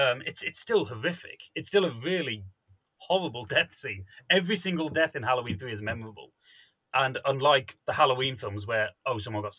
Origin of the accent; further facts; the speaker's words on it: United Kingdom; Believe me, I'm British.